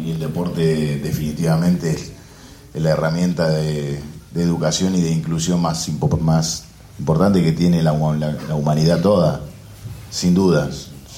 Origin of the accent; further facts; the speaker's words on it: Argentina; no soy suizo, ¿no? Soy argentino, se nota, soy argentino. Yo tengo las mismas cosas, la misma cultura que tenemos todos